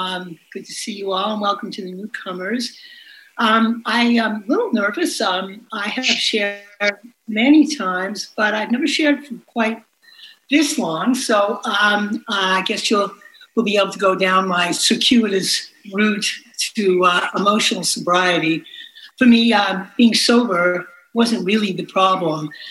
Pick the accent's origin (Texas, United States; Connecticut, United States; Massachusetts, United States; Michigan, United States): Massachusetts, United States; Newton; I grew up outside of Boston in a place called Newton, Massachusetts